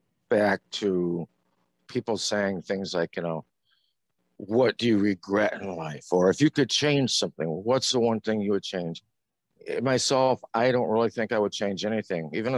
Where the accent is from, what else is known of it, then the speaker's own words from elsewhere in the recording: Michigan, United States; I grew up on Northern Michigan, kitty kitty, and moved to the southern part of the state, kind of traveled the U.S. after graduation, and which led me back to Northern Michigan.